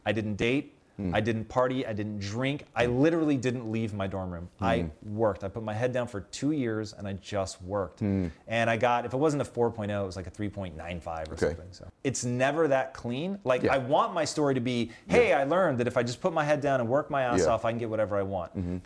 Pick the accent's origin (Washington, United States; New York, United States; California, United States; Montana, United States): Washington, United States; Tacoma; Dude, welcome to growing up in Tacoma.